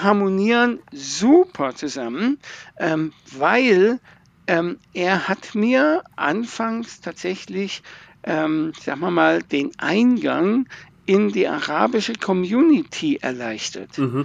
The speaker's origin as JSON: {"language": "German", "town": "Wolfhagen", "region": "Hesse", "country": "Germany", "tie": "born or raised there", "said": "Ich bin selber Sportcoach in meiner Heimatstadt, in Wolfhagen"}